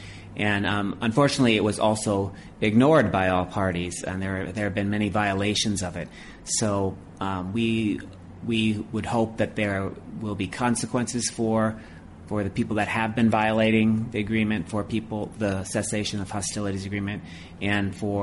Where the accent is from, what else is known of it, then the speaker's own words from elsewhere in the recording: Wisconsin, United States; a little old lady in my home state of Wisconsin reaching into her purse to pay taxes.